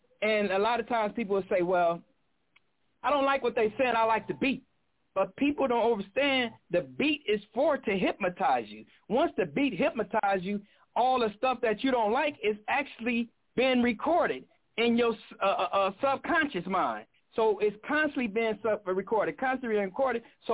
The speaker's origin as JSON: {"language": "English", "town": "Watts", "region": "California", "country": "United States", "said": "Now, I'm from Watts, California, so you guys can know Watts, Philly, New York, certain areas down south."}